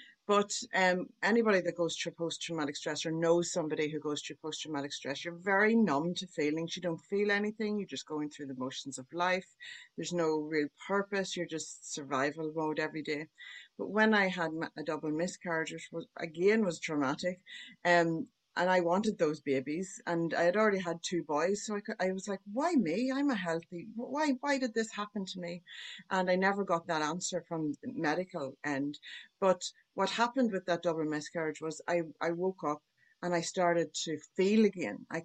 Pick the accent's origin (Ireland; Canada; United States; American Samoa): Ireland; moved away as an adult; now in Australia; Our visas came through because I'm from Ireland.